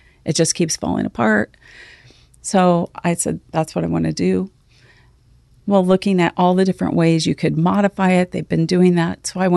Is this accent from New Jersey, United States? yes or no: no; Fort Dodge, Iowa, United States; I grew up actually in Fort Dodge, Iowa, a very small town just north of Des Moines.